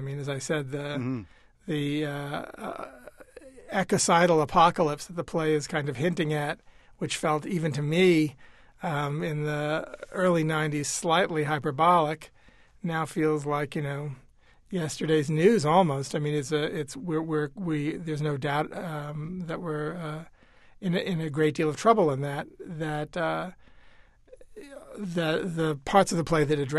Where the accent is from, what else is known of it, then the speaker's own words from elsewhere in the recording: Lake Charles, Louisiana, United States; I grew up in Lake Charles, Louisiana, and went to public high school where, I can't even remember.